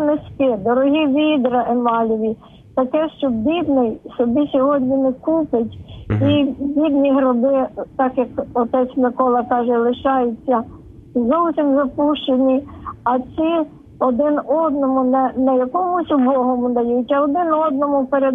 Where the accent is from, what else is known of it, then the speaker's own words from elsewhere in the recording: Carpathians, Ukraine; now in Kyiv, Ukraine; Я давно мешкаю в Києві, але я родом із Карпат. В більшості сіл там віра автокефальна.